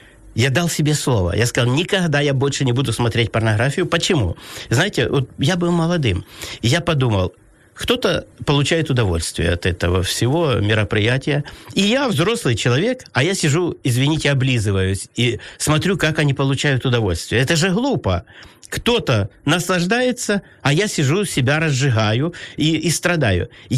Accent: Pervomaisk, Luhansk Oblast, Ukraine; moved away; мы уехали в 2002 году из Первомайска, с Луганской области.

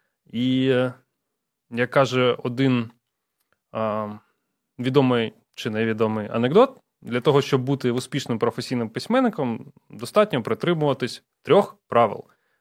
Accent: Donetsk, Donetsk Oblast, Ukraine; І я виріс в Донецьку і переважно читав російськомовну літературу.

